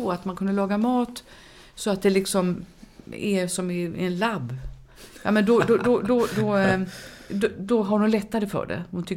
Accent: Sweden; Jag är en svensk muslim.

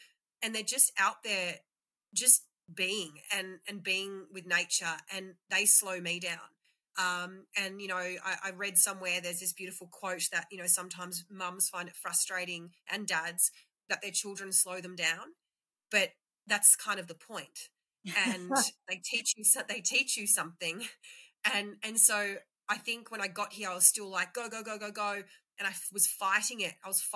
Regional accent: Sydney, New South Wales, Australia; I, as I said, was born and raised in Sydney.

